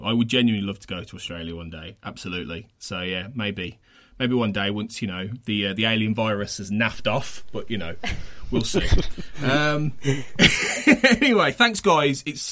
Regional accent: West Midlands, United Kingdom; you obviously have been able to tell I'm from the West Midlands originally.

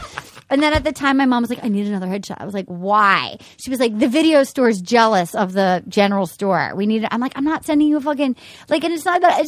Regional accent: Rhode Island, United States; I'm from a town with a general store and no stoplights.

